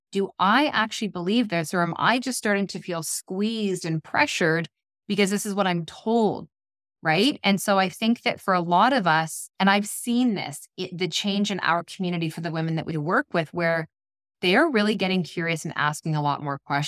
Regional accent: Ontario, Canada; now in British Columbia, Canada; We're from Ontario in Canada. We live in BC

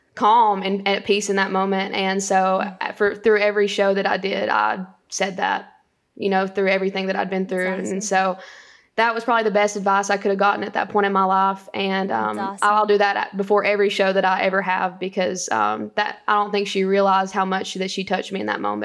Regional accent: Winchester, Tennessee, United States; Okay, so I grew up in Grootley Lauger, Tennessee, and Winchester, Tennessee later on. But growing up, small town, my grandfather, he was a preacher.

